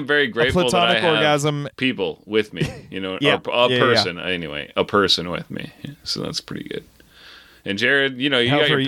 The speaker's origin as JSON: {"language": "English", "region": "Iowa", "country": "United States", "said": "I come from Iowa, which you may or may not know"}